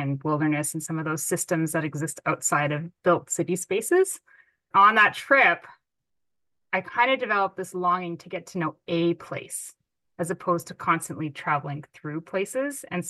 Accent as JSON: {"language": "English", "town": "Ottawa", "region": "Ontario", "country": "Canada", "tie": "born or raised there", "said": "So I grew up in a city. I grew up in Ottawa, actually, which is the capital of Canada."}